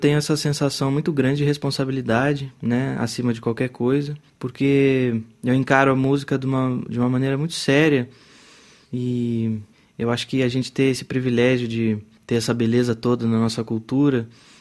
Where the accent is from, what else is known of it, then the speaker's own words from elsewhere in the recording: Avaré, São Paulo, Brazil; also born or lived in Ribeirão Preto; eu nasci em Ribeirão Preto, mas eu logo me mudei para Avaré, também no interior de São Paulo, então eu me considero avareense, né? Mais do que ribeirão pretano.